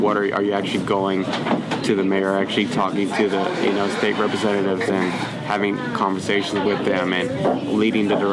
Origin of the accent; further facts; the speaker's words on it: San Antonio, Texas, United States; also born or lived in Minnesota; So basically, I was in San Antonio, born and raised there. That was my home base, but I moved out to Minnesota and lived out there for 3 years.